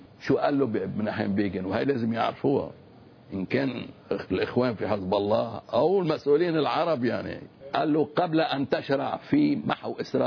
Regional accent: Lebanon; انا كمواطن لبناني واكثر من هيك، انا كاستاذ في النبطية

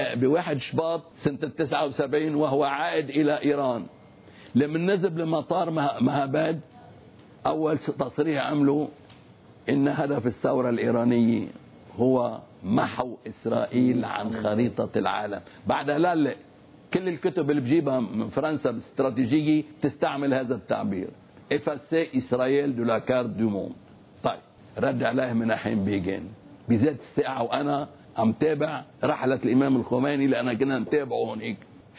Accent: Lebanon; انا كمواطن لبناني واكثر من هيك، انا كاستاذ في النبطية

